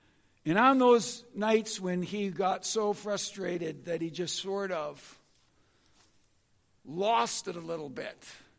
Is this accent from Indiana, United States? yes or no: no; Rockford, Illinois, United States; also born or lived in Chicago; I was about 9 years old. We moved from Rockford to closer to Chicago, went to this little church